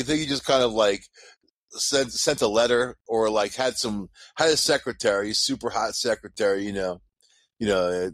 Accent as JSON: {"language": "English", "region": "Nevada", "country": "United States", "said": "Being I'm from Nevada and Area 51 is my backyard full of stuff."}